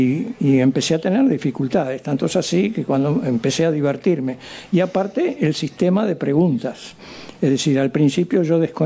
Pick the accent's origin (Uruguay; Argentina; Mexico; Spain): Uruguay; soy extraterrestre, vengo de Uruguay